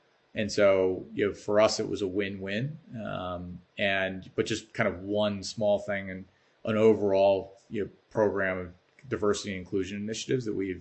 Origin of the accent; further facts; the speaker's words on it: Baltimore, Maryland, United States; now in Chicago, United States; Because I'm an adopted Chicagoan, I can say both. From a football perspective, I grew up a Giants fan. I'm from Baltimore